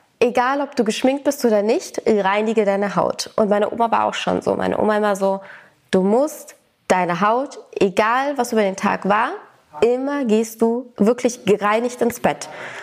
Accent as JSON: {"language": "German", "region": "Sicily", "country": "Italy", "said": "ich komme aus Sizilien."}